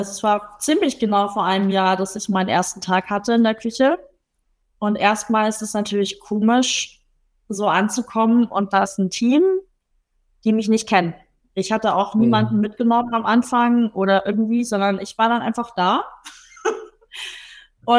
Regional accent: Munich, Bavaria, Germany; ich bin Münchnerin, ich bin hier aufgewachsen.

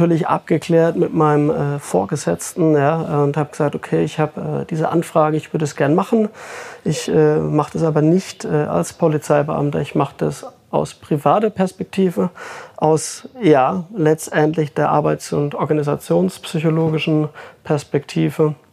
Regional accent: Rhineland-Palatinate, Germany; born there; Und das sage selbst ich als gebürtiger Pfälzer.

